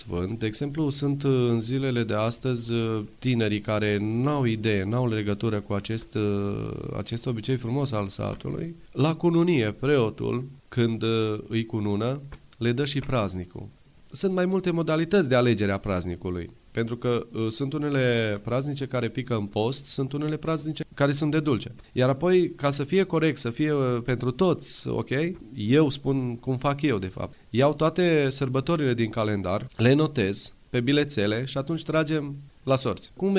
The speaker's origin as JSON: {"language": "Romanian", "town": "Liupcova", "region": "Caraș-Severin", "country": "Romania", "tie": "born or raised there", "said": "praznicul casei mele de unde m-am născut, că eu sunt aici din Liupcova tot, este Sfântul Nicolae."}